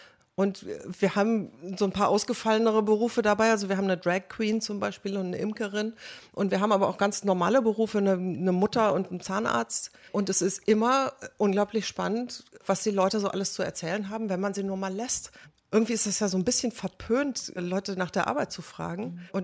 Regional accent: Brauweiler, North Rhine-Westphalia, Germany; meine Eltern kommen beide nicht aus Köln und ich bin auch nicht in Köln groß geworden, sondern in Brauweiler.

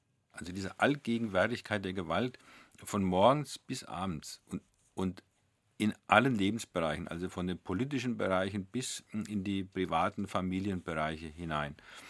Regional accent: Bavaria, Germany; Also ich bin ja Franke, Unterfranke

